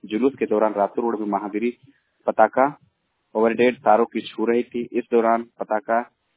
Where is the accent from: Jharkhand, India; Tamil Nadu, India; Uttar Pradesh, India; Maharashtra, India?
Jharkhand, India; Ranchi; मैं रांची से हूँ